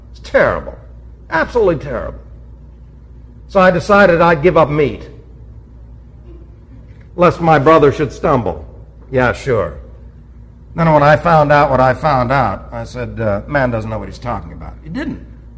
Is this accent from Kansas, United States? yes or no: no; Queens, New York, United States; And, of course, I'm over the bridge. I came from Queens.